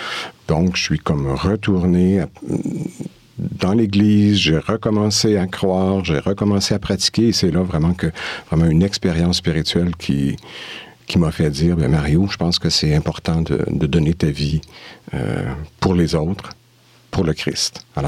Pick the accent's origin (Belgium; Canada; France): Canada; Quebec; now in Switzerland; Alors, je viens du Québec, ça fait 7 ans que je suis en Suisse.